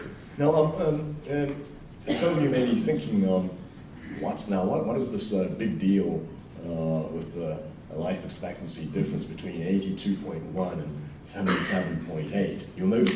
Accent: New Zealand; also born or lived in Japan; now in United States; spent much of my youth in New Zealand. My family moved from Japan to New Zealand, and that explains my odd accent.

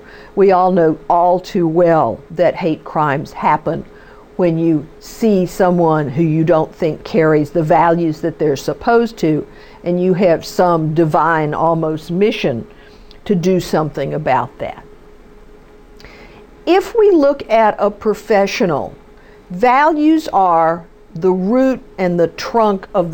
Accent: Ireland; I'm Irish by nature and question everything.

